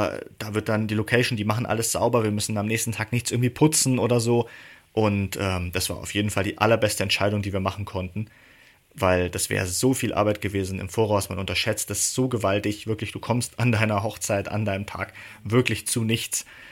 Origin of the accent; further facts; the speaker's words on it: Bavaria, Germany; Bei uns in Bayern gibt es zum Beispiel Brautverziehen und sowas.